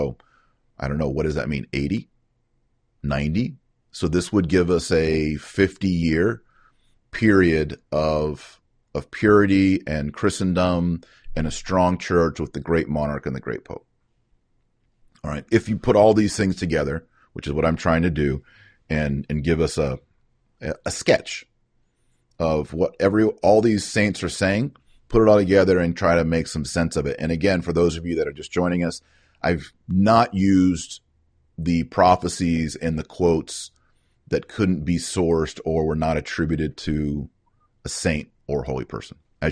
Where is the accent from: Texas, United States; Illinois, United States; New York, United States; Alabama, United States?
Texas, United States; As a Texan, this means gun control.